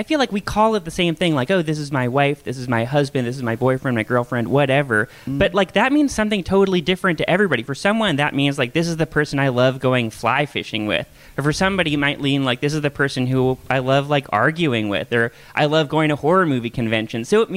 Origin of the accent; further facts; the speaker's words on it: West Coast, United States; also born or lived in Netherlands; I grew up on the West Coast, and my wife and I lived there for a while. We lived in Amsterdam in the Netherlands.